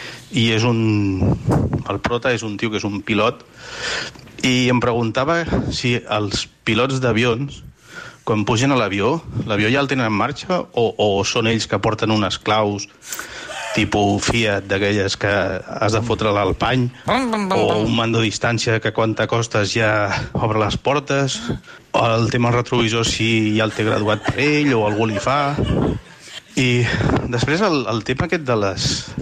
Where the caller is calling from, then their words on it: Barcelona, Catalonia, Spain; de l'Eixample.